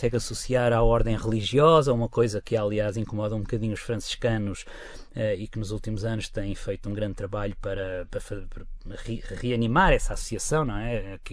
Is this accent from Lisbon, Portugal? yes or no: no; Figueira da Foz, Coimbra, Portugal; eu sou da Figueira da Foz